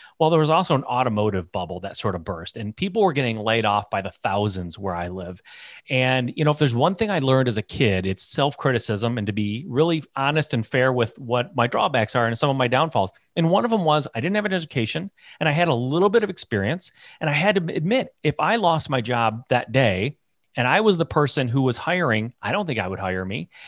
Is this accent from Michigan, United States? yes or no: yes; Michigan, United States; So I'm born and raised in Michigan, so I'm a Midwest kid. My family was automotive, blue collar, union mentality.